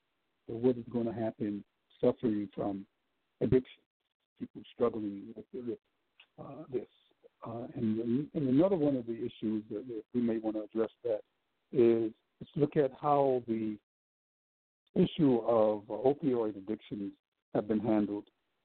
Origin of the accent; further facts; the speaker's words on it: Chester, Pennsylvania, United States; now in Atlanta, United States; Went up to my hometown, Chester, Pennsylvania, Philadelphia.